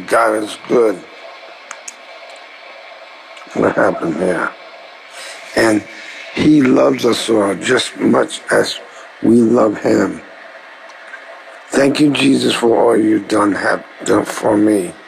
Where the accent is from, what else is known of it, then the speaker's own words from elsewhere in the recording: Colorado Springs, Colorado, United States; I'm from Colorado Springs.